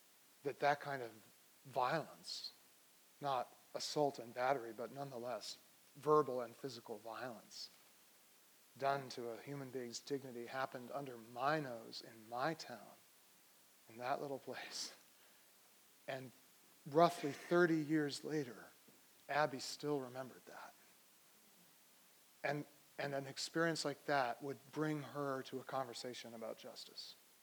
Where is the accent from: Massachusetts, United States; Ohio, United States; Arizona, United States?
Massachusetts, United States; Needham; if you ask me where I'm from, I think I'm from Needham, even though I actually only lived there during high school, but high school is significant years.